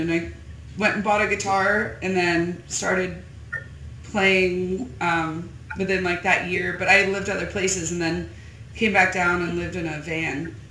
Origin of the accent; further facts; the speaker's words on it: Newark, Delaware, United States; moved away as an adult; also born or lived in Alaska / Colorado; I'm from Newark, Delaware. So, yeah, I'm from Newark, Delaware. I was there till I was like 22.